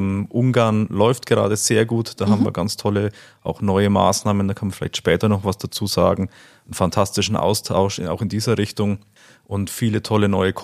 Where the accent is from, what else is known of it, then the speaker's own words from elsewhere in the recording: Hohenberg an der Eger, Bavaria, Germany; now in Kautendorf, Germany; Ich stamme aktuell aus Kautendorf, ursprünglich aus Hohenberg an der Eger. Deswegen für mich natürlich so ein bisschen Heimkommen in den Landkreis Wunsiedel. Wir leben in unserer super Patchwork-Familie mit 4 Kindern, ja, in ländlicher Gegend, auf einem schönen Bauernhof.